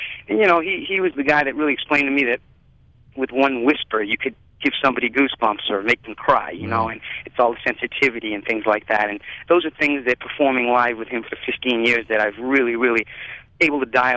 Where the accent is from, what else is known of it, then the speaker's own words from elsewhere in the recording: Providence, Rhode Island, United States; I mean, I grew up in Providence, Rhode Island, where I don't know if you're aware … you know, a really great R&B singer that's done well for himself, and I went to high school with his nephews